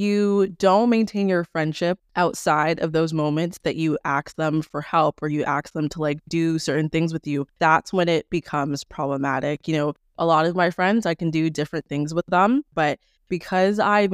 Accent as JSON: {"language": "English", "country": "Jamaica", "lives_now": "Ottawa, Canada", "said": "We are both Jamaican. Ottawa has a very large like African community. You don't stumble upon a lot of Caribbean people."}